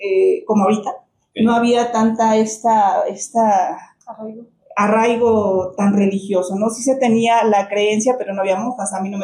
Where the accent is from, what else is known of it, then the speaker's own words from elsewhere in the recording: Nezahualcóyotl, State of Mexico, Mexico; Soy orgullosamente del Estado de México, nacida en el municipio de Nezahualcóyotl, orgullosamente nezahualcóyotlense.